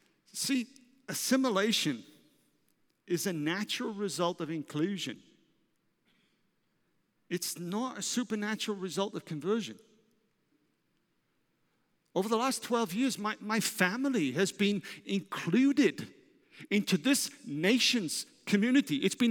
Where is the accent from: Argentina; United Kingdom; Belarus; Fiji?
United Kingdom; Wales; now in United States; Being Welsh, there's a part that makes me sad about that. Rather than pass a rugby ball or play cricket, my kids grew up to play American football.